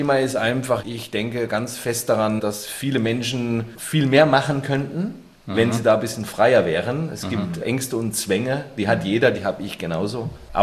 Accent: Bavaria, Germany; now in Nuremberg, Germany; ich komme nicht aus der Region Nürnberg, obwohl ich jetzt hier lebe. Ich komme aus Unterfranken

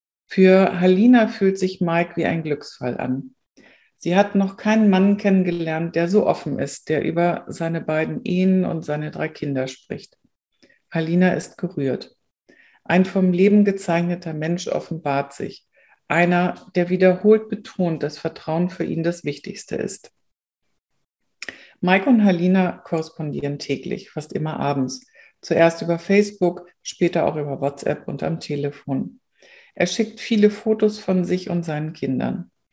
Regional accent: Hamburg, Germany; ich habe euch heute eine Geschichte aus meiner Heimatstadt mitgebracht. Tatsächlich spielt sie in Hamburg, von wo auch ich grüße euch aus Hamburg ganz herzlich.

